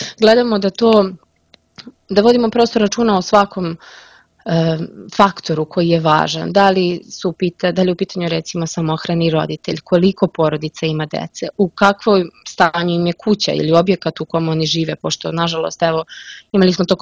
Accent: Nova Varoš, Zlatibor District, Serbia; Ja sam inače iz Nove Varoši

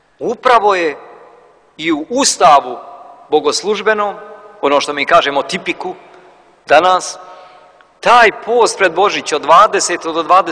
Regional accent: Čajniče, Republika Srpska, Bosnia & Herzegovina; ja sam iz Čajniča, čuli smo, je li tako, svi to je tamo na granici Pljevaljskoj, gore sjeveru Crne Gore, ali pripada Republici Srpskoj.

